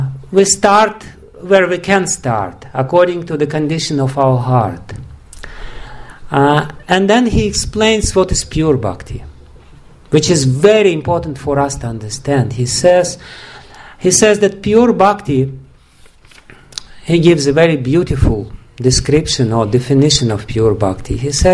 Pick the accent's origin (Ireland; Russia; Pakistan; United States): Russia; English is a second language; I'm from Russia, so I know perfectly well